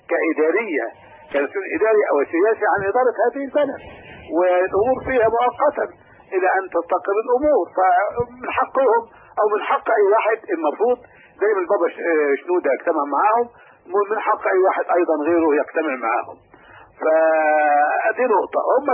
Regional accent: Egypt

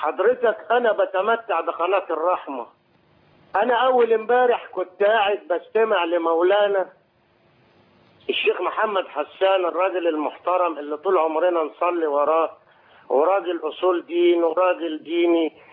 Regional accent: Suez, Suez Governorate, Egypt; انا من السويس.

